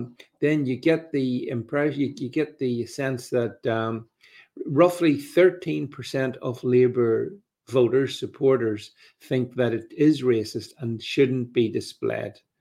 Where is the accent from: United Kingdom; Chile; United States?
United Kingdom; Northern Ireland; And I speak as a Northern Irish man